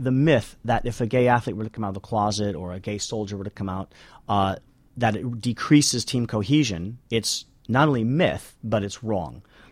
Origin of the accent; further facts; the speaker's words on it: United States; although I'm American